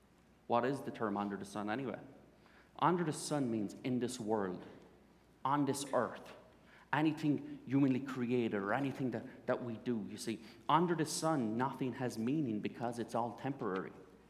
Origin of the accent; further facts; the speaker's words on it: Limerick, Munster, Ireland; I grew up in Limerick, in Ireland, and grew up in a great home.